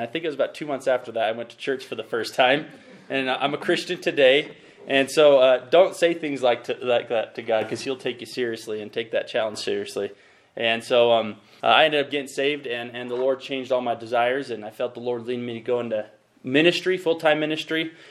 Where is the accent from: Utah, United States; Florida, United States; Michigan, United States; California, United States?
Utah, United States; Moab; I grew up in Moab, Utah, and I'll just share a little bit about my testimony.